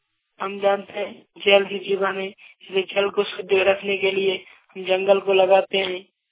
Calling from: Fatehpur, Jharkhand, India; गांव छोटा आसना, post one मंदिर, जिला जामतरा, पिन 8-1-4-1-6-6, फतेहपुर जामतरा झारखंड से बोल रहा हूँ। हमारे गांव के ठीक आधा किलोमीटर दूर में एक जंगल है।

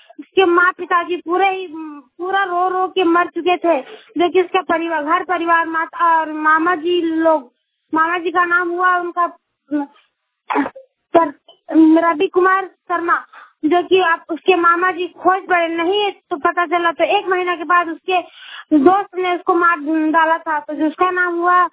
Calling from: Domchanch, Jharkhand, India; मैं डुमचांस से बोल रही हूँ, कालीमंदिर नीचे टोला से। मेरा जिला हुआ कोडरमा और थाना डुमचांस।

